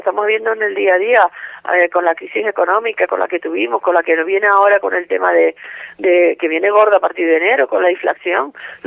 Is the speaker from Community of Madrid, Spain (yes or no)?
no; Canary Islands, Spain; nos quedamos como pueblo canario en este caso, sin señas de identidad